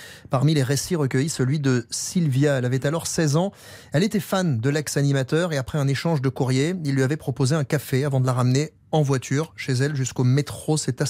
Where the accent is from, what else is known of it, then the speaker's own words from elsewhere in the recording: France; chez nous en France